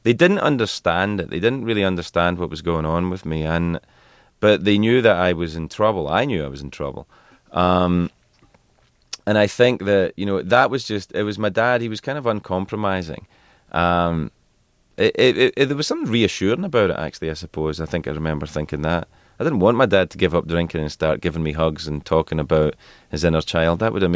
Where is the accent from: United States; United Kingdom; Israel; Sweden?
United Kingdom; Cumbernauld, Scotland; Yeah, where I grew up in Scotland was a town called Cumbernauld, which is about 15 miles outside the big industrial city of Glasgow.